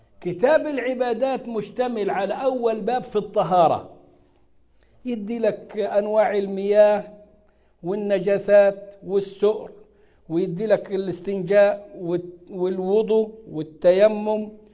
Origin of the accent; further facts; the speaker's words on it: Egypt; وحاطط في بطنك بطيخة صيفي زي ما بيقولوا عندنا في مصر